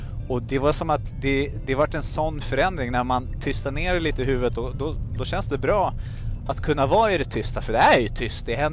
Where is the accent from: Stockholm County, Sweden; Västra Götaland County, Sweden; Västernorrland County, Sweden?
Stockholm County, Sweden; Stockholm; jag är liksom typisk stockholmare